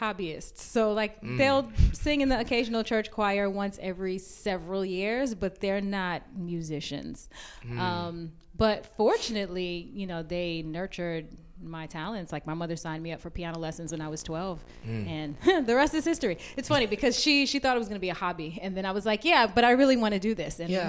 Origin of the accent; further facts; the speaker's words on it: Brooklyn, New York, United States; Like I said, I'm a singer, songwriter, a music educator. I'm from Brooklyn.